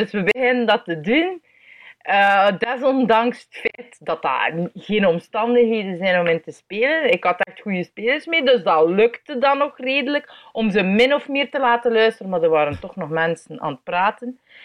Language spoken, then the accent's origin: Dutch; Belgium; Ik ben een impro-comedian uit België.